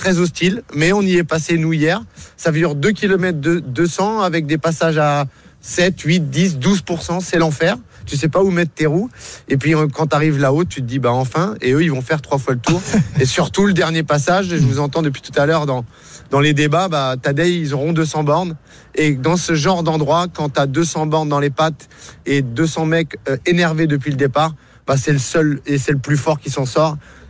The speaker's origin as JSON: {"language": "French", "region": "Pays de la Loire", "country": "France", "said": "Chez nous, en Loire-Atlantique, il n'y a pas une bosse qui fait 15%, 20%, et encore moins en pavé, 22%."}